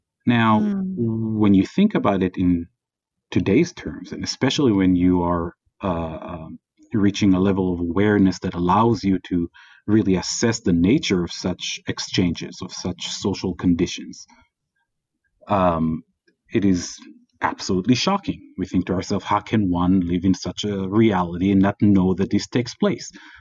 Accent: Israel; because if they knew that I'm from Israel, if they knew that I'm Jewish, the nature of the exchange and the interaction would be very different.

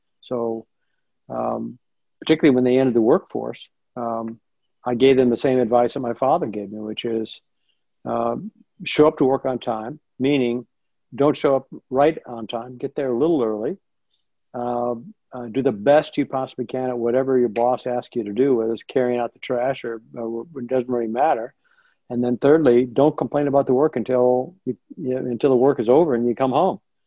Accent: Nebraska, United States; Well, so I was born in Nebraska, went to school out in Nebraska, was practicing pharmacy, doing research, when my draft status changed.

